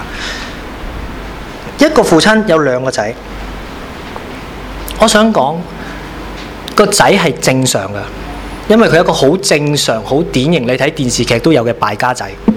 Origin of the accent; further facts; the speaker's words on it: Hong Kong; 即係當我哋香港人或者中國人啦